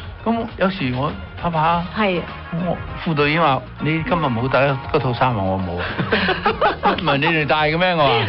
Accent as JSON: {"language": "Cantonese", "region": "Guangdong", "country": "China", "also_born_or_lived": "Shanghai", "said": "我因為我本身係廣東人嚟嘅。"}